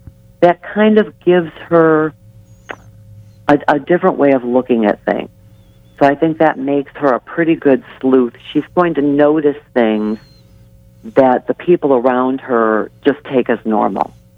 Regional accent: Michigan, United States; I'm from Southeast Michigan. I'm real near Detroit.

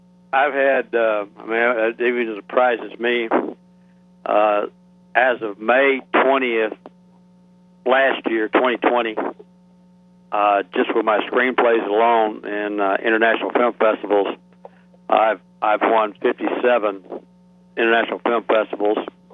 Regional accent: Calhoun, Georgia, United States; they were filming the movie The Trail of Tears in my hometown, Calhoun, Georgia, which starred … Jack Palance.

